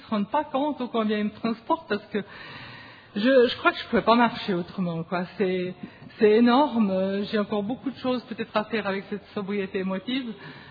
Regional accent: Switzerland; je viens de la Suisse et je suis heureuse.

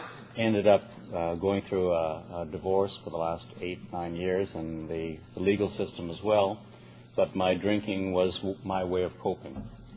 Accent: Canada; also born or lived in Argentina; I was born in Argentina, came to Canada when I was five. My parents were of English descent, although my father was born in Argentina as well.

